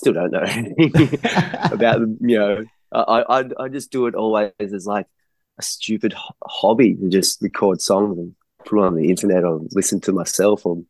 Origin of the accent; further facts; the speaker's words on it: Australia; is it just something that I know because I'm Australian or something?